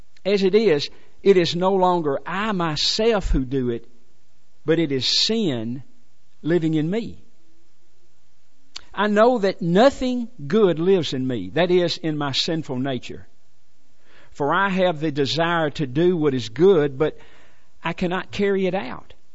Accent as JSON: {"language": "English", "country": "United States", "said": "As an American, I confess I find myself somewhat confused"}